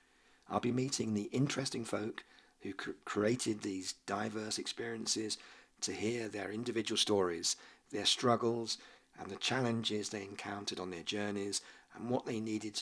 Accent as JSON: {"language": "English", "region": "England", "country": "United Kingdom", "tie": "born or raised there", "moved": "yes", "lives_now": "Kansas City, United States", "said": "If you haven't guessed already, I'm not from around here. I grew up in England, close to London. I now live in Kansas City. I got here as quick as I could, and I've been travelling around the US since the 1980s"}